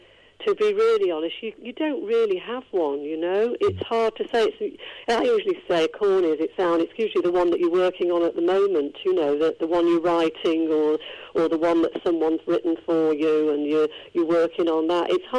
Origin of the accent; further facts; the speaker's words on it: Prestwich, North West England, United Kingdom; Salford's a very, very big area, but I'm more from the Prestwich, Bury Old Road. I was born in a place called Cavendish Road, which actually is sort of on the borders of Salford and Prestwich, really.